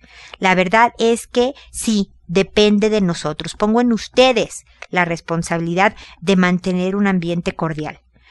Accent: Mexico; now in Chile; Soy mexicana, vivo en Chile

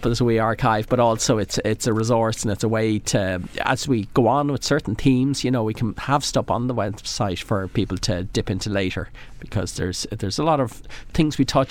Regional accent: Drogheda, Leinster, Ireland; Only my father came back, and this is how I grew up in Drogheda, attending St. Peter's.

